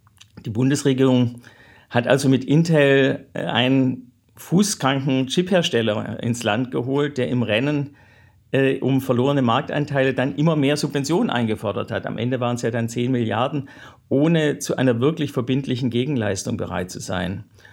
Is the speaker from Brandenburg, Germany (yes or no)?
no; Stuttgart, Baden-Württemberg, Germany; ich stamme aus Stuttgart